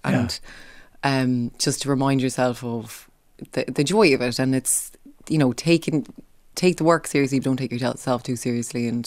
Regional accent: Mullingar, Leinster, Ireland; accent: Midlands; now in United Kingdom; I came from Mullingar and I was living in Dublin. I used to get slagged off from my accent when I first moved to Dublin

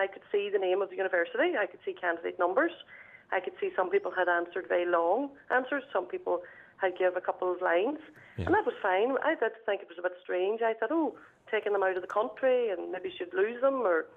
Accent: Convoy, Ulster, Ireland; Well, I live in Convoy. At the minute I'm working, I work in the in Northern Ireland, but I'm from Convoy, County Donegal.

